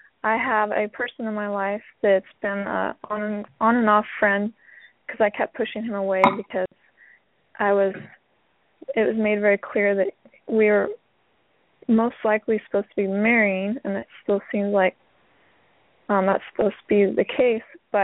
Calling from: Idaho, United States

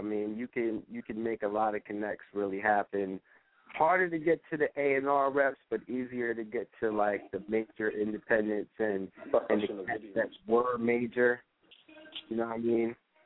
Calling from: Willingboro, New Jersey, United States; Willenboro.

